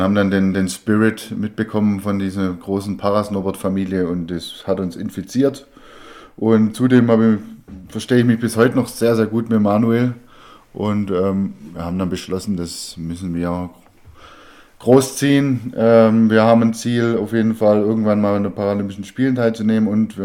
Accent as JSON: {"language": "German", "region": "Baden-Württemberg", "country": "Germany", "said": "Ja, als Schwabe kauft man keine Spätzle, sondern macht sie selber."}